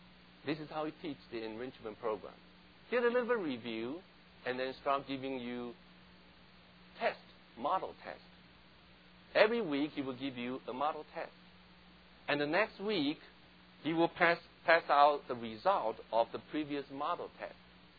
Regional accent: Taiwan; English is a second language; I grew up in Taiwan.

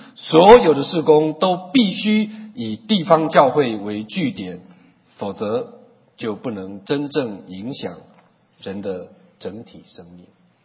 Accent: Taiwan; 我就不行，我是台湾出来的哈。

